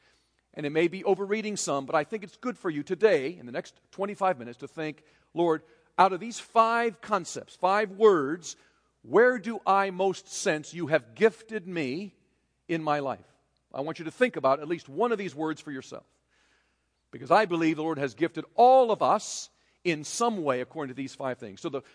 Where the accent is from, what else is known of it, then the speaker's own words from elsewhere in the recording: Taiwan; When I was growing up in Taiwan, they didn't have cash register.